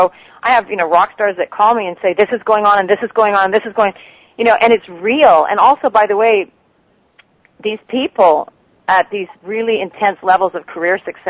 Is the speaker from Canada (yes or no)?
yes; Canada; moved away; when I first met him when I came out here from Canada